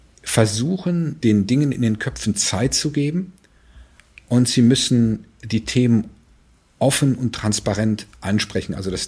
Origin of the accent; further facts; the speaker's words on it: North Rhine-Westphalia, Germany; Und so als Westfale, wenn ich das sagen kann, ist man natürlich von Natur aus ein bisschen stur und dickköpfig.